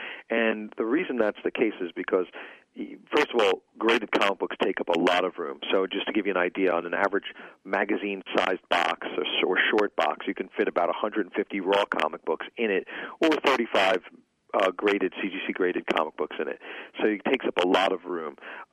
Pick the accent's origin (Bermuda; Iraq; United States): United States; Rockaway Beach, New York; I grew up in Rockaway Beach, Queens, in New York City.